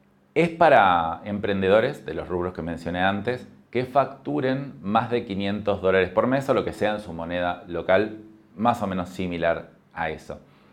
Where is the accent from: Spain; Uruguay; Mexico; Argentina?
Argentina; acá en Argentina de donde soy yo